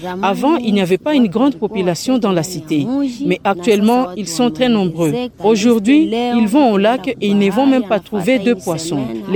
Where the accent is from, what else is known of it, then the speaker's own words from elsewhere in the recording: Vichumbi, North Kivu, DR Congo; alors que chez nous à Vichumbi, on ne cultive pas.